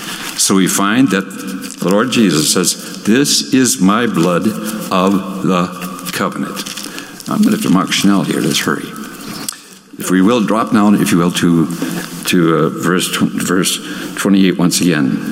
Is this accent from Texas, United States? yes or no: no; Hinckley, Minnesota, United States; I grew up in Hinckley, Minnesota